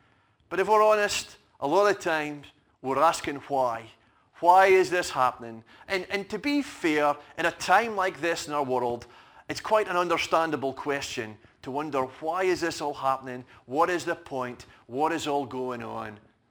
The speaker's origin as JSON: {"language": "English", "town": "Fraserburgh", "region": "Scotland", "country": "United Kingdom", "tie": "born or raised there", "said": "I was on a run on Fraserburgh Beach, running away from my hometown of Fraserburgh"}